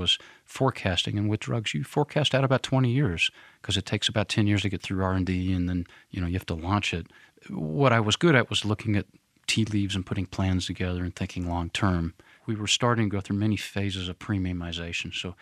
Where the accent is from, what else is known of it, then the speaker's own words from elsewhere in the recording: Atlanta, Georgia, United States; accent: twang; also born or lived in Denver, United States; I was born in Denver, so I'm a mountain guy, but my dad moved around and I was raised in the South, so Atlanta's my formative town, so I have a bit of a twang.